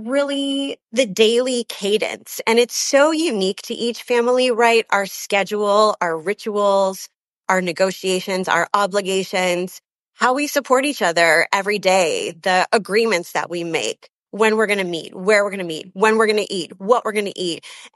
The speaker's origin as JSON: {"language": "English", "country": "Canada", "also_born_or_lived": "London", "lives_now": "Chicago, United States", "said": "I am based in Chicago, but I do want to say to you, 08, and I'm actually Canadian. My family is all born in Canada, and we have lived also in London, England. Now we're in Chicago"}